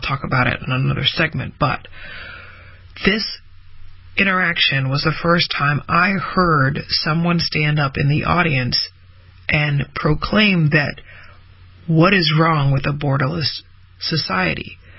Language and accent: English; United States; I remember even when I was growing up, I'd be like, oh, I'm an American.